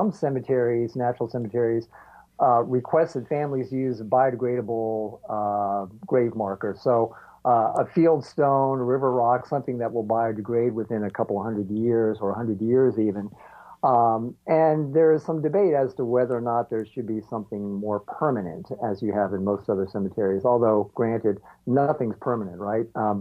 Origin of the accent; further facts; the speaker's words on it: Pennsylvania, United States; I'm part of a helped establish a natural cemetery near my hometown here in eastern Pennsylvania